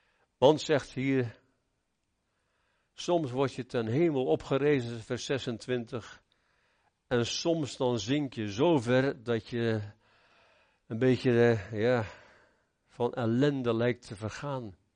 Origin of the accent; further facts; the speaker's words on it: Katwijk, South Holland, Netherlands; Ik ben in Katwijk geboren en getogen en ik weet hoe de zee tekeer kan gaan.